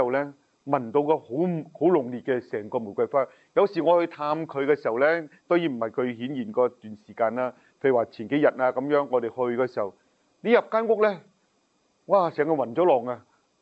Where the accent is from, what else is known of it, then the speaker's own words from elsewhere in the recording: China; 佢知道我都係其中一個即係中國嘅神父去接納佢